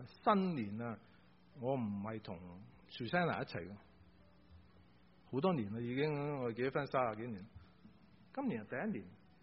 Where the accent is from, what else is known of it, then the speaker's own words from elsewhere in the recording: Hong Kong; accent: Hong Kong; 你就听到我的香港口音多一点